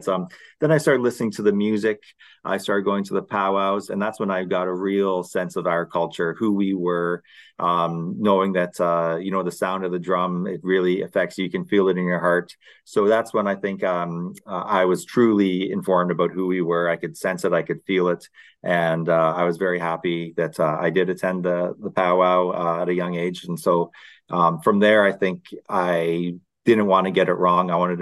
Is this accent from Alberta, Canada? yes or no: no; London, Ontario, Canada; But personally, myself, I grew up in London, Ontario.